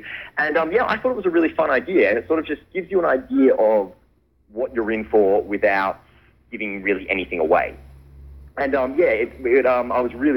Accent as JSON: {"language": "English", "town": "Mansfield", "region": "Victoria", "country": "Australia", "tie": "born or raised there", "said": "growing up in Mansfield, sort of it was a real childhood staple, sort of the whole Bushranger thing."}